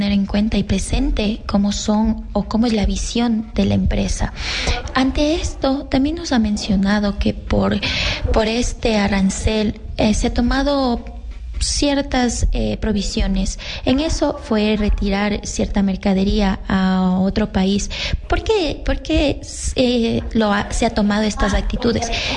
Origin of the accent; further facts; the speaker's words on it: Tungurahua, Ecuador; una marca muy reconocida para nosotros como ecuatorianos, tungurahuenses